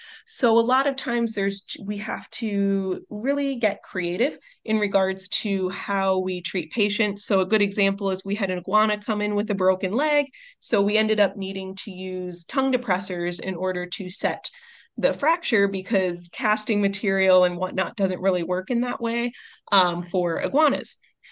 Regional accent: Midwest, United States; I can say this as a Midwesterner, I came out east, you all drive crazy compared to the Midwest.

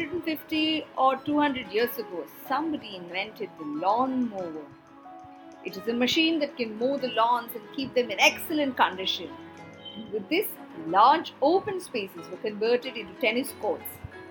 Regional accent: India; I'm from India

